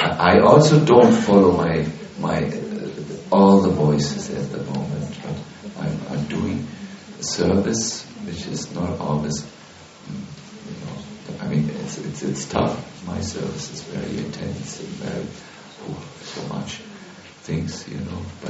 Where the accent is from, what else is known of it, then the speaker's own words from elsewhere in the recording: India; now in Germany; I'm anyways from India